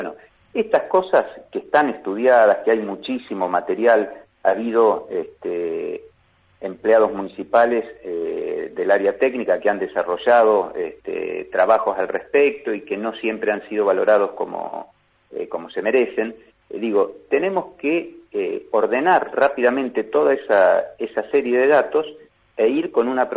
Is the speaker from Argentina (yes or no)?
yes; Argentina; como argentinos que somos